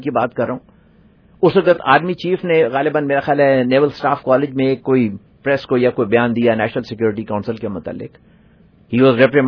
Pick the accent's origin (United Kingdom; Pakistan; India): Pakistan; یہ پاکستان ہمارا وطن ہے جی, اس میں جتنے بھی لوگ ہیں سب اچھے محب الوطن پاکستانی ہیں